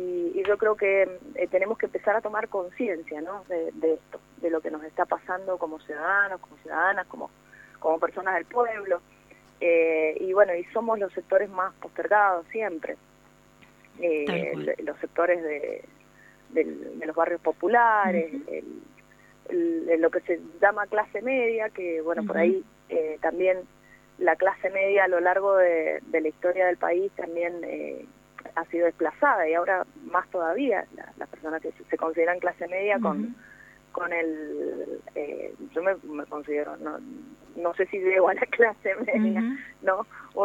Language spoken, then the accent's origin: Spanish; Argentina; un montón de cosas que nos están pasando como argentinos y argentinas